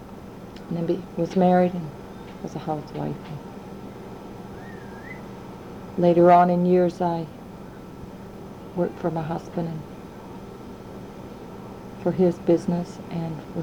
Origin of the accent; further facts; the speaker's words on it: British Columbia, Canada; also born or lived in Biggar; I was born in Biggerson, Saskatchewan in 1943.